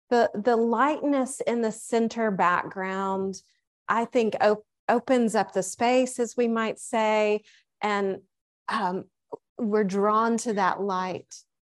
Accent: Arkansas, United States; I'm from Arkansas. They look like ducks to me.

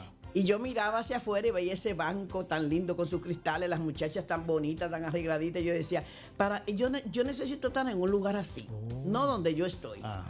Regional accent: Dominican Republic; yo vengo de una familia donde una de las cosas de la cultura de mi familia como dominicana fue la lectura y el teatro.

